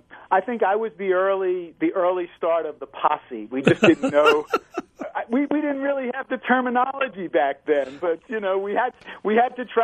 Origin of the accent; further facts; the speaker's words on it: New York, United States; I was from New York. We did things a little differently.